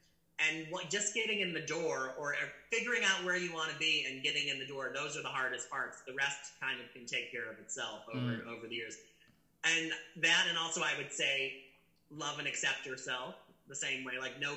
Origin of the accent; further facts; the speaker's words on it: Chicago, Illinois, United States; where I was born in Chicago and grew up in the suburbs of Chicago.